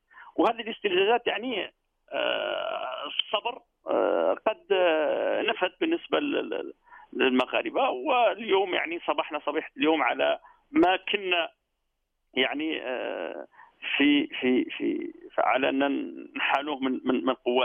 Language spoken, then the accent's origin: Arabic; Morocco